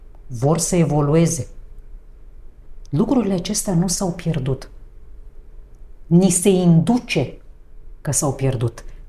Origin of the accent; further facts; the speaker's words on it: Bucharest, Romania; Eu am crescut în București.